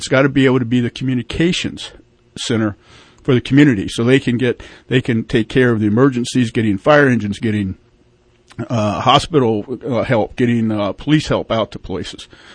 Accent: United States; I mean, we being the American people. And you know what? We and the American people spoke.

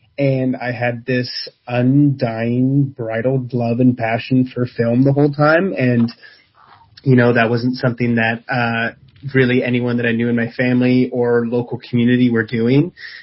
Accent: Redding, California, United States; Yeah, so I am from Redding, California, born and raised.

